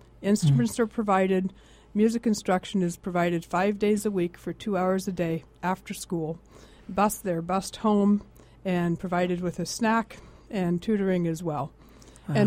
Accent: Kansas City, United States; and I'm from Kansas City

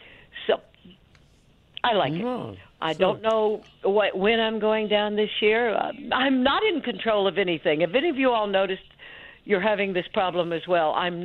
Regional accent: Gulf Coast, United States; the main thing is simply I am from the Gulf Coast. I am old. I have heart problems, and I hate the cold now. I've spent many, many years living up here

